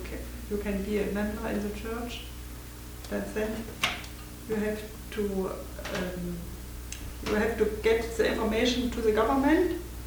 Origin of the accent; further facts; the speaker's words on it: Germany; English is a second language; Hamburg, yes. West Germany. I grew up in East Germany.